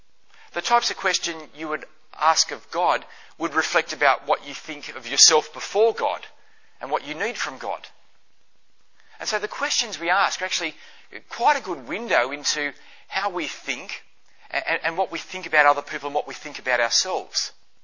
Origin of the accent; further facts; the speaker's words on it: Tasmania, Australia; "I'm from Tasmania." And I've actually found to be able to say to people that I'm from Tasmania answers a whole range of actual issues that could potentially come up. But so I say, "I'm from Tasmania, I'm not from around here."